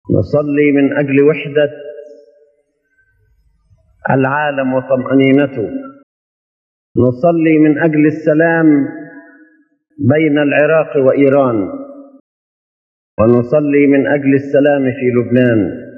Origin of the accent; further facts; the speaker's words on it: Egypt; وعملا واحدا من أجل بلادنا مصر المحبوبة